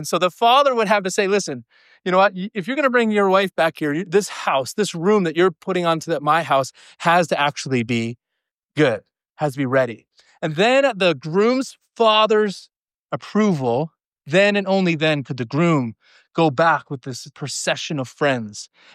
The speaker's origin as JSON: {"language": "English", "region": "Newfoundland and Labrador", "country": "Canada", "said": "But of course, I'm a Newfoundlander."}